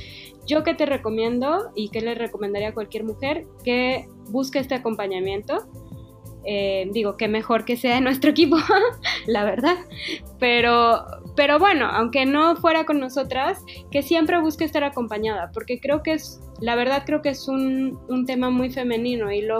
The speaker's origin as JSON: {"language": "Spanish", "town": "Mérida", "region": "Yucatán", "country": "Mexico", "said": "mi equipo hasta ahorita somos todas de Mérida"}